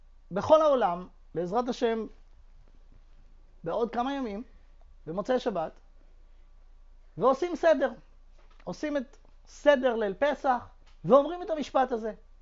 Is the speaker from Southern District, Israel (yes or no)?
no; Jerusalem, Jerusalem District, Israel; אני זוכר שבילדותי נולדתי וגדלתי בירושלים